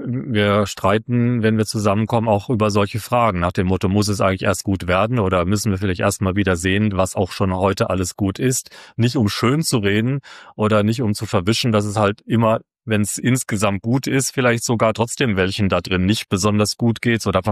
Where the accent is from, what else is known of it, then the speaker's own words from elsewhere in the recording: Baden-Württemberg, Germany; ich bin nun halt 51 und er ist süddeutsch, weil ich komme eben aus der Kurpfalz, und vielleicht ist er ein bisschen migrantenaffin, weil ich hatte einen italienischen Vater